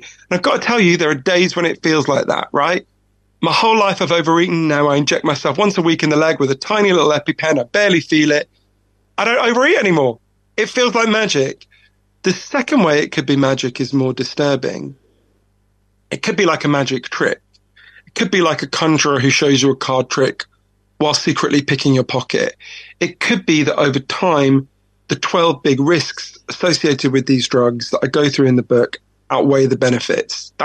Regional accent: United Kingdom

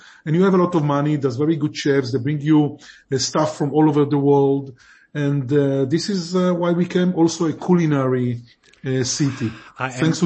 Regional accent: Tel Aviv, Tel Aviv District, Israel; English is a second language; I don't say I'm from Israel because people don't know. But if I say I'm from Tel Aviv, everybody knows

